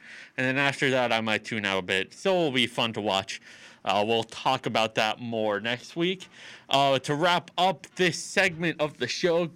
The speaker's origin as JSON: {"language": "English", "town": "San Jose", "region": "California", "country": "United States", "tie": "born or raised there", "said": "just growing up in San Jose and being able to idolize Patrick Marleau"}